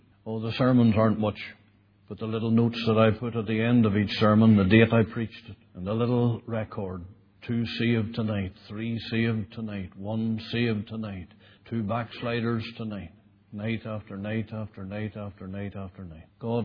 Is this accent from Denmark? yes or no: no; Lisnaskea, Northern Ireland, United Kingdom; It was held in Listlaskee, which happened to be my hometown.